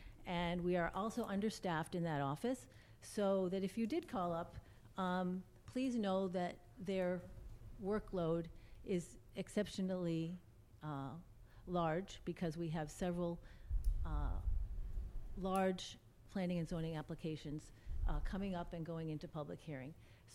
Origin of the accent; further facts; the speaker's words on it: Gales Ferry, Connecticut, United States; I am from the town across the river. I am from Gales Ferry, part of Ledyard. I'm here tonight on my own voice as a taxpayer and a resident of Ledyard and the area.